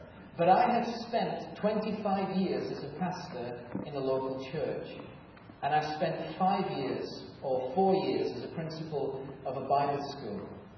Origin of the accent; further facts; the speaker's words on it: England, United Kingdom; I like to think so as an Englishman.